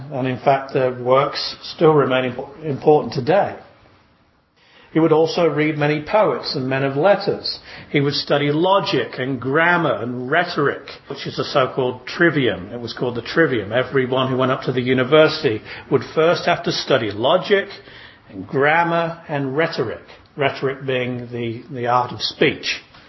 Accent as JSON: {"language": "English", "region": "England", "country": "United Kingdom", "said": "Maybe that's just because I'm English"}